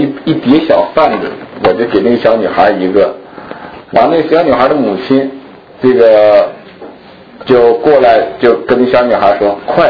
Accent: Shenyang, Liaoning, China; 就回东北，我老家东北沈阳，在辽宁的。

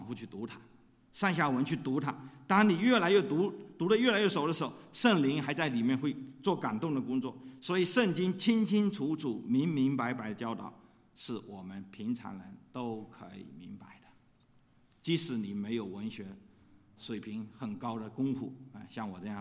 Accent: Fujian, China; 我从小在农村长大，我当过农民，我种过地哈。当然这种的地可能他这里的种子给种的跟我那农村里福建农村种的水稻可能不见完全一样

